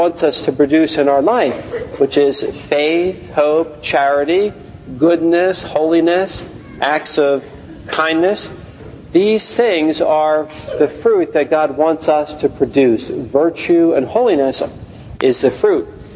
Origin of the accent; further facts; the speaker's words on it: Philadelphia, Pennsylvania, United States; See, growing up in Philadelphia, we had a big garden in my backyard.